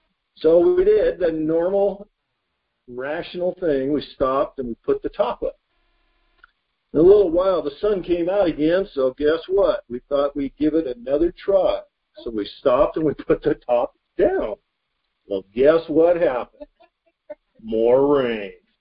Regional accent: Midwest, United States; This is, you know, look, I grew up in the Midwest.

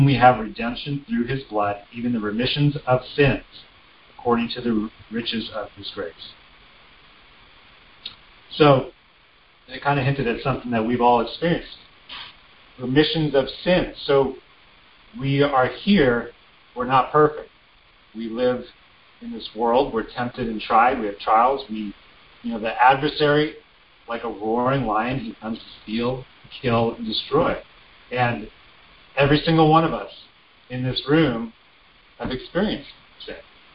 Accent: Colorado Springs, Colorado, United States; And the church I grew up in Colorado Springs.

